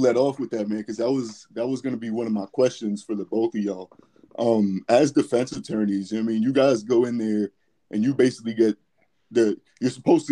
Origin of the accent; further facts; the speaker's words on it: Lebanon, Pennsylvania, United States; Yeah, I'm from a small city, a small town of Lebanon, Pennsylvania.